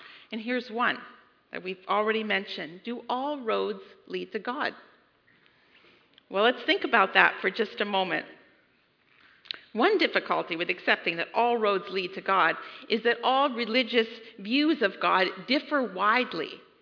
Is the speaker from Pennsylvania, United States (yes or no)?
yes; Pennsylvania, United States; I grew up in Lancaster County, so that was really, like, unique.